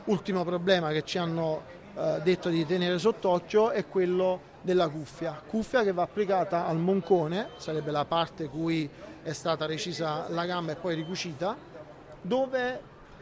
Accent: United States; Italian is a second language; parlo negli Stati Uniti perché sono statunitense, quindi vengo dall'altro capo del mondo

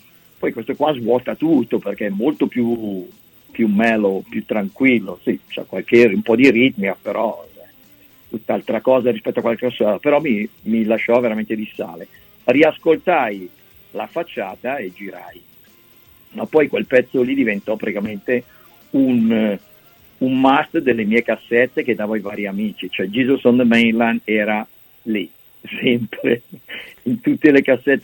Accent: Milan, Lombardy, Italy; Io vengo da Milano

